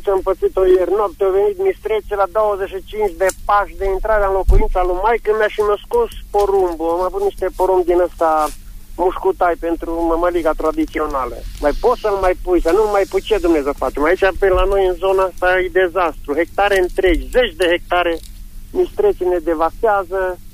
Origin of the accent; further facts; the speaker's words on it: Mileșel, Mureș County, Romania; Localitatea Mileșel, comuna Crăiești, Crăiești de Câmpie, nu de Târnăveni.